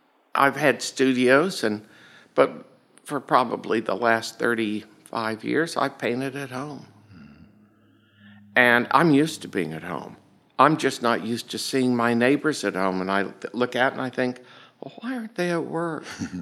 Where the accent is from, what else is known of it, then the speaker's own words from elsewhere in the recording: Claremore, Oklahoma, United States; born there; I was born in Claremore, Oklahoma.